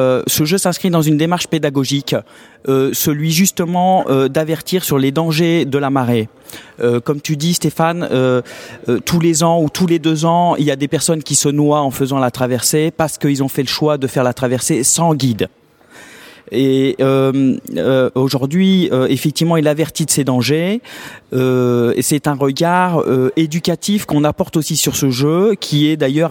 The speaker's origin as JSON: {"language": "French", "town": "Avranches", "region": "Normandy", "country": "France", "lives_now": "Île-de-France, France", "said": "je suis normand, d'Avranches plus précisément, et exporté en région parisienne pour des besoins professionnels. Mais mon âme est normande."}